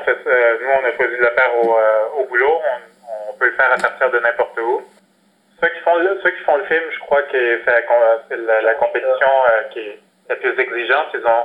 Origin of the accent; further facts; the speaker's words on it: Saint-Léonard, Quebec, Canada; je suis aussi canadien, en fait, je viens de Saint-Léonard.